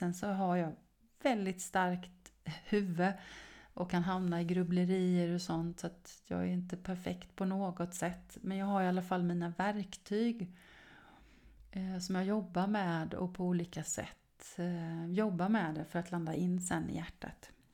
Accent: Sweden; Men jag är ju svensk och jag har kurser på svenska också.

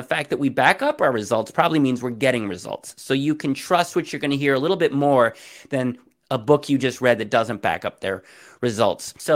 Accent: Berkeley, California, United States; when I was younger, I grew up in Berkeley, California.

